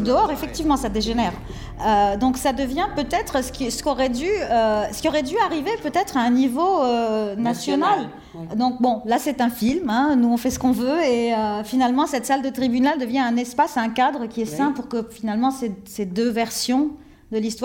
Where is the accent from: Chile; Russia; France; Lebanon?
Lebanon; de se placer à la fois en tant que Libanais